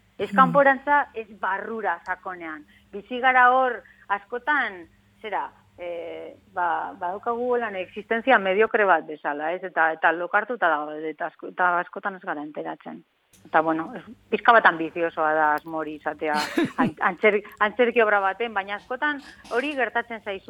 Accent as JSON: {"language": "Basque", "town": "Bilbao", "region": "Basque Country", "country": "Spain", "also_born_or_lived": "New York", "moved": "yes", "said": "ze Bilbotarra naiz, eta hainbat urte mandituta zerrian Nueva Yorken antzerkia egiten, eta hau da nire etxera bueltatzeko hori pieza"}